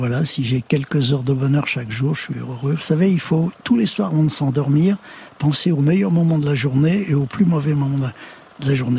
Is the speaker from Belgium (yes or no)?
no; Paris, Île-de-France, France; Je suis né à Paris. Je suis un vrai Parigo